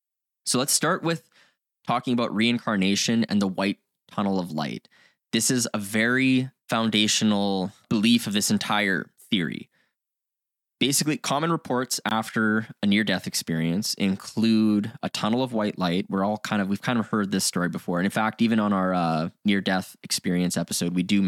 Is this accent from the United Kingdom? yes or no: no; Canada; We're Canadian, by the way, for first time listeners